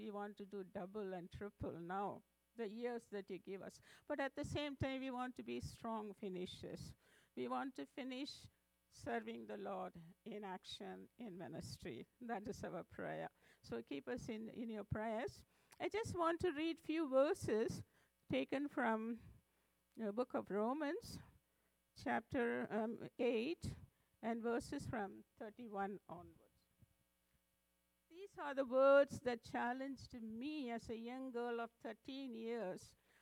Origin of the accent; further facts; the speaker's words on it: Karnataka, India; English is a second language; now in Delhi, India; I'm from south, from near a city like Bangalore, if you can say. Very close to Bangalore was my hometown. But now we are in Delhi. It is 2,000 kilometers north from my hometown.